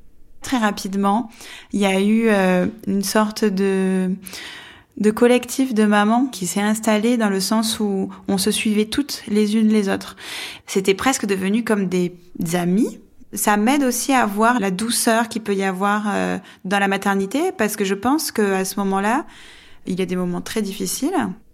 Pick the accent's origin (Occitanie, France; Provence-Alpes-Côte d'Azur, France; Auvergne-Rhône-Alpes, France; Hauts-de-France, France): Occitanie, France; Toulouse; Moi je viens de Toulouse, je suis une urbaine. Je suis arrivée en Aveyron en 2012 pour un stage d'architecture.